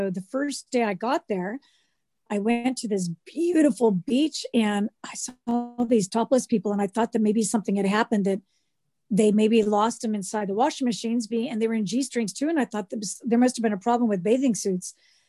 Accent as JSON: {"language": "English", "region": "California", "country": "United States", "said": "I didn't know anybody from the Bronx, me from California."}